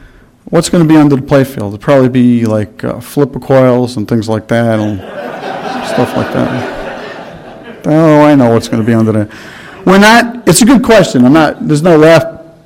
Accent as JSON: {"language": "English", "town": "Brooklyn", "region": "New York", "country": "United States", "said": "I come from Brooklyn, okay?"}